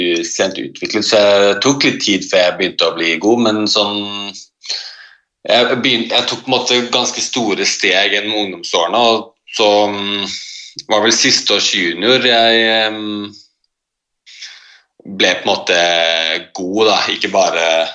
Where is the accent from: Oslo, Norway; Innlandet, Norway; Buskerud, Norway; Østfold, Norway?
Oslo, Norway; Jeg er 26 år gammel. Jeg er født og oppvokst i Oslo.